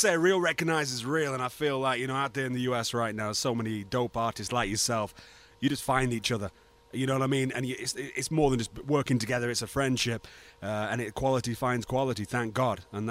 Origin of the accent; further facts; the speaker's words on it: United Kingdom; You know, we're British. You know, we've got different words for everything.